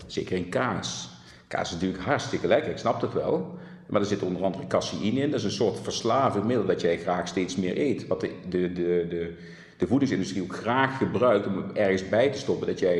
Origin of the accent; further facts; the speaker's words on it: North Brabant, Netherlands; Ik kom uit Brabant, dus we zeggen dat iedereen is man.